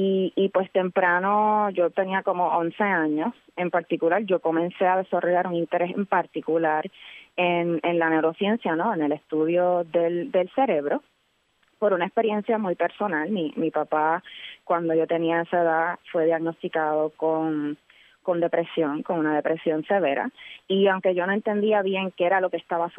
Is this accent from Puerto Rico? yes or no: yes; Vega Alta, Puerto Rico; yo me crié en el campo, en Vega Alta. Yo soy de Vega Alta, del barrio Maricao, para aquellos que son familiares con Vega Alta. Y pues, por virtud de haberme criado en el campo